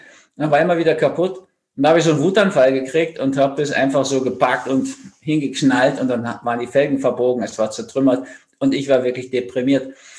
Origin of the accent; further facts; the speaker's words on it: Berlin, Germany; born there; Ich bin ja so Nachkriegskind, in Berlin geboren, in einer zerstörten Stadt sozusagen